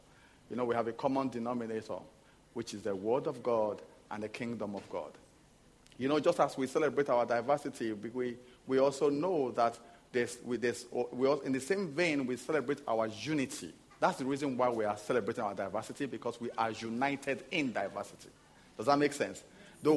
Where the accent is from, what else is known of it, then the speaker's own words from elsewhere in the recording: Lagos, Nigeria; I'm from somewhere called Benin City. I grew up in a city called Lagos. I grew up in Lagos, yes.